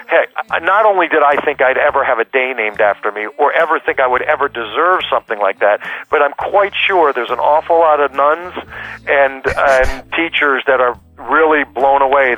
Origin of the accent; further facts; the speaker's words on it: Mountaintop, Pennsylvania, United States; also born or lived in Wilkes-Barre; I was born in Wilkes-Barre, Pennsylvania, and when I was about 4 years old, my father bought a house in Mountaintop, and I grew up in a family bakery, so the bakery remained in Wilkes-Barre, so we traveled back and forth, 12 miles.